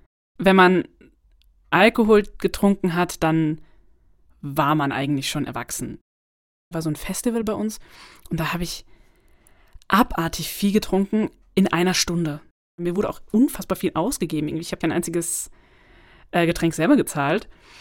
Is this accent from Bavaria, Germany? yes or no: yes; Fürth, Bavaria, Germany; Ich bin eigentlich in Fürth aufgewachsen, das ist bei Nürnberg, bei meiner Mutter.